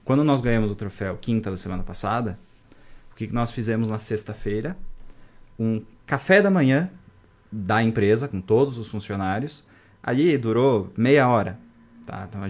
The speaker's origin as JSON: {"language": "Portuguese", "town": "Erechim", "region": "Rio Grande do Sul", "country": "Brazil", "lives_now": "Marau, Brazil", "said": "Eu não sou nascido em Marau, nós viemos de Erechim para cá"}